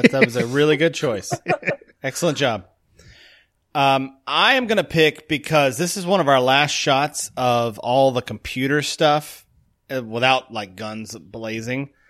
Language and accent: English; Tennessee, United States; moved away as an adult; I'm from Tennessee, so I'm Tennessean, unfortunately.